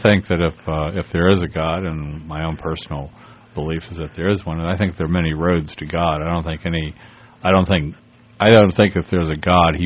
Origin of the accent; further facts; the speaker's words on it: Miami, Florida, United States; or I'm from Miami